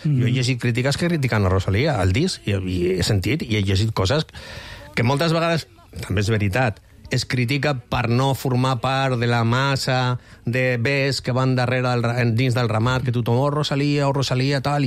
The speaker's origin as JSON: {"language": "Catalan", "town": "Irun", "region": "Basque Country", "country": "Spain", "second_language": "Catalan", "said": "jo soc d'un poble petit de Guipúscoa que es diu Irún"}